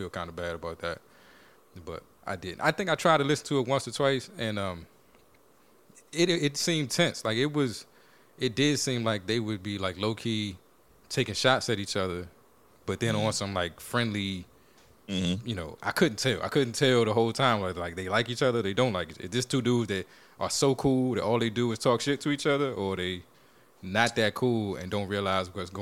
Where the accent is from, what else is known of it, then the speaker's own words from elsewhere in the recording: Texas, United States; born there; I'm not a Texan. I'm not from here. Was born here, so that's you.